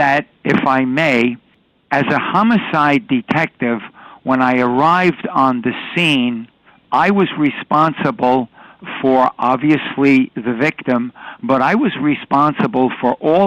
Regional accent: New York City, New York, United States; I was born and raised in New York City. Along with a lot of other fellows, I fudged my age and went into the service at 16.

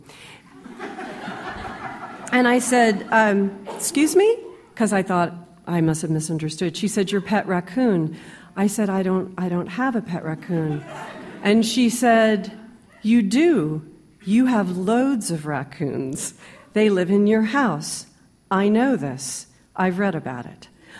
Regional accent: Nashville, Tennessee, United States; When I was growing up in Nashville, I went to St. Bernard's from first grade through 12th grade back in the days when you could do that.

